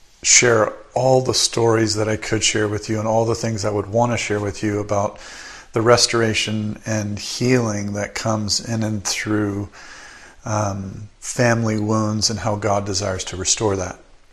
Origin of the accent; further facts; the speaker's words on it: Tennessee, United States; also born or lived in Alabama, United States; now in British Columbia, Canada; I was born and raised in a family, a Catholic family. We lived in the United States. I now live in British Columbia, Canada, but I grew up in Tennessee and Alabama.